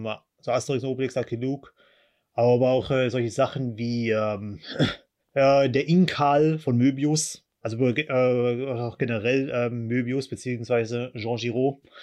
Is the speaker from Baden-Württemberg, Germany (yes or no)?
yes; Baden-Württemberg, Germany; mein Heimatort ist gerade mal so rund so circa 20 Kilometer von Straßburg entfernt. So eine gewisse französische Nähe ist auch dann in unserer Kultur enthalten.